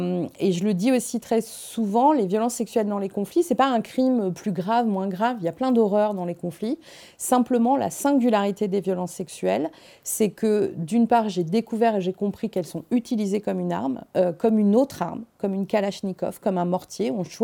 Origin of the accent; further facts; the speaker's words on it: Moulins, Auvergne-Rhône-Alpes, France; j'ai grandi dans le Bourbonnais, qui est en Auvergne, et j'ai grandi à Moulins-sur-Allier, qui est la ville où il y avait la ligne de démarcation entre la zone libre et la zone occupée.